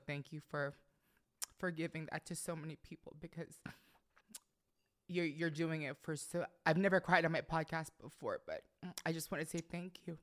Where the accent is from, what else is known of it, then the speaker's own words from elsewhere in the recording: Orlando, Florida, United States; also born or lived in New York; I grew up in Orlando. I was born in New York, I grew up in Orlando.